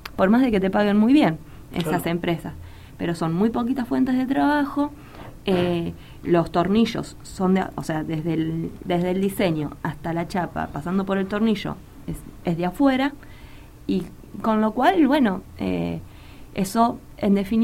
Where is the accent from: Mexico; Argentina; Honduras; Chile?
Argentina; Venado Tuerto, Santa Fe; Yo soy de Venado Tuerto.